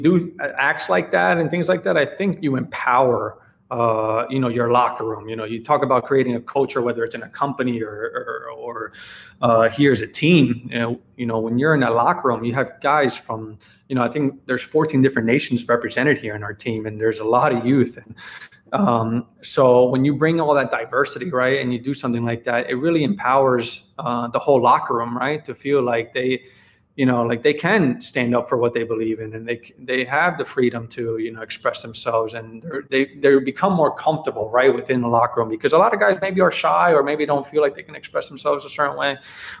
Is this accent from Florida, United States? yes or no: yes; Weston, Florida, United States; now in Philadelphia, United States; I grew up in Weston and the town over from me is Parkland, and there was a Parkland shooting, and that hit, I mean, that hit real close to home.